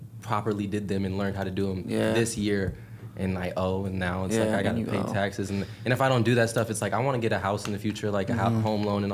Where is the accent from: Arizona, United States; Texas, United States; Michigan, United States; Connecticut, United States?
Arizona, United States; also born or lived in Hawaii; Originally from Arizona.